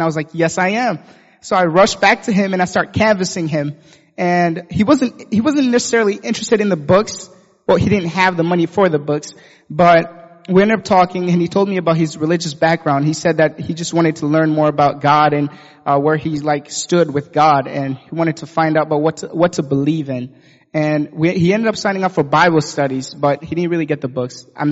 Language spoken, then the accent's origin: English; Grand Rapids, Michigan, United States; I'm from Grand Rapids.